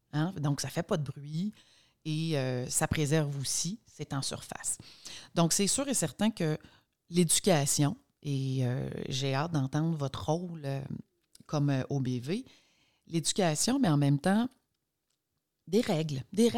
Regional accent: Mont-Laurier, Quebec, Canada; je suis native du nord de la MRC d'Antoine-la-Belle. Donc, je suis native de Mont-Laurier. Et depuis 2001, j'ai fait l'acquisition d'une résidence sur un bord de l'eau dans la municipalité de Lac-des-Écorces.

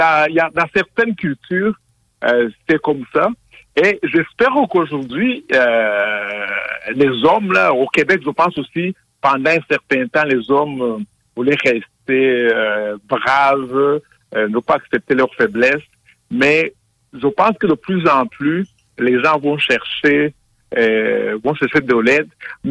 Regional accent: Rwanda; born there; Moi, je suis né au Rwanda.

